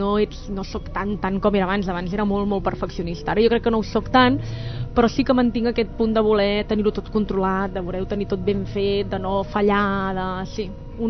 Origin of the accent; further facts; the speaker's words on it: Sabadell, Catalonia, Spain; Això sí, perquè és d'on soc